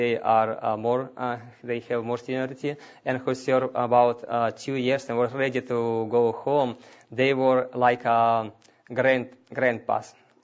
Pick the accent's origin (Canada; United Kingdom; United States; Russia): Russia; We came from Russia, as you know already. And I see some Russian people here. Praise the Lord for that. And I want to tell you something about when I live in Russia.